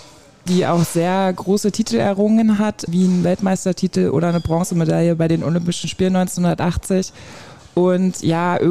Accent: Frankfurt, Brandenburg, Germany; Und in Frankfurt-Oder, da wo ich aufgewachsen bin

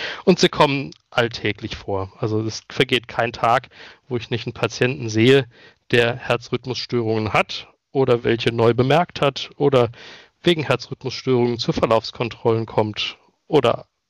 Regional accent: North Rhine-Westphalia, Germany; ich komme ursprünglich aus der nordrhein-westfälischen Region, da bin ich geboren, habe dann aber mein Studium überwiegend hier im Rhein-Neckar-Raum gemacht

